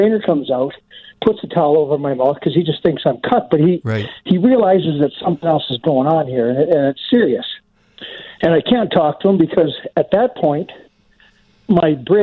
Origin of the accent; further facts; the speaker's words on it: Edmonton, Alberta, Canada; I'm from Western Canada, from Edmonton.